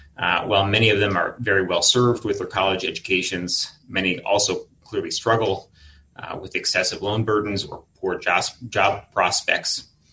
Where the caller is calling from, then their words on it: Salt Lake City, Utah, United States; As is the new normal, I am joining you from Salt Lake City, where we were experiencing hurricane force winds, and I had to leave my house, which has no power.